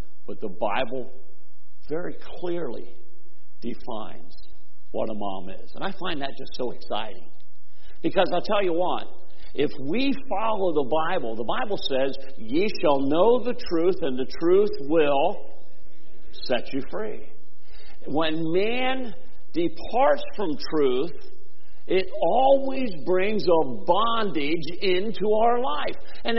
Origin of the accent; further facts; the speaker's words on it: Freeburg, United States; growing up in Freeburg and having Bob Schaefer's store and Rab Snyder's store, and they were both on my paper route